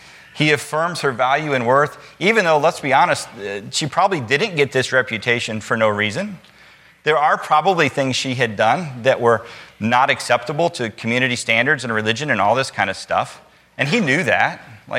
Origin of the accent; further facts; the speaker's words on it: Metamora, United States; I grew up in Metamora, right? And my parents were teachers, and so everybody knew everything about me.